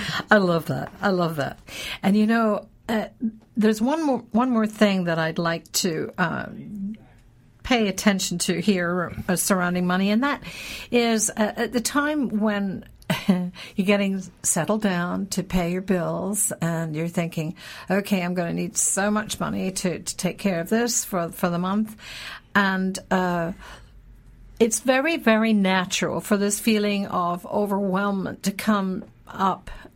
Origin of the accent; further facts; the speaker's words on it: Scotland, United Kingdom; You know, I think about my roots. I'm from Scotland, after all.